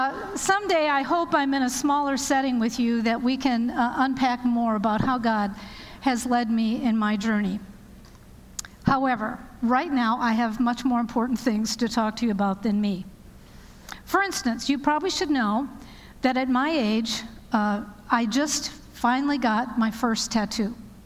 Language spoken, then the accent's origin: English; Walled Lake, Michigan, United States; I am from that little place not far from Detroit called Walled Lake, and so I grew u